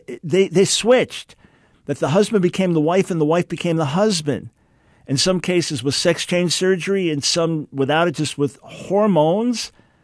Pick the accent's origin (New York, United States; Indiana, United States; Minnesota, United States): New York, United States; I'm a New Yorker. I've been born in New York City, raised in Long Island, spent the first half of my life there